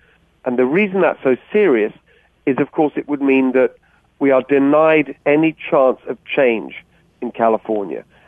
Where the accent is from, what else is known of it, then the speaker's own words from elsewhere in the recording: England, United Kingdom; So my parents are Hungarian. They were refugees from communism. I was born in England, as people you can tell from my accent. I grew up in a very normal working class household in England. My stepfather, who's also Hungarian